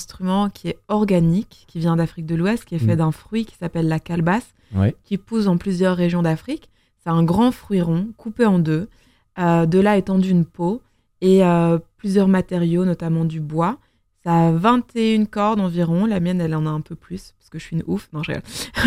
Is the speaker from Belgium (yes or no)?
yes; Belgium; on se rencontre d'abord en 2015, à Gand, parce que je suis belge.